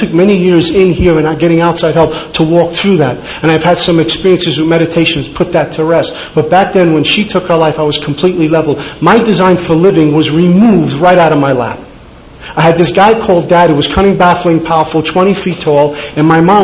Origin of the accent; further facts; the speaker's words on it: New York City, New York, United States; I grew up in Brooklyn, and I remember my first drunk like it happened last week.